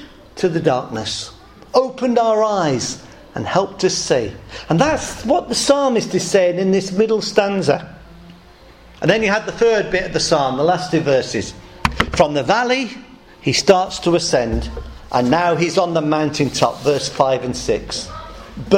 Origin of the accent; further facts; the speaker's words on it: England, United Kingdom; I grew up in the Midlands.